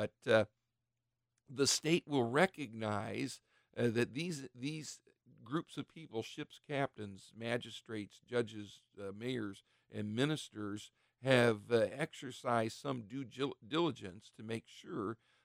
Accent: Ohio, United States; one of the reasons I'm a little doubtful here in my home state of Ohio is just up to the north, Cleveland.

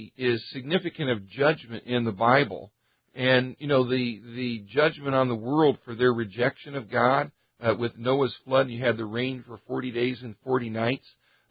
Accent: Richfield, Ohio, United States; Well, I grew up in Richfield.

